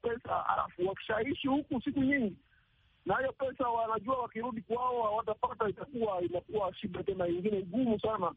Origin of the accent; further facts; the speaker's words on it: DR Congo; mimi kama mkongomani nafikiria ni jambo ambalo halikuwa la lazima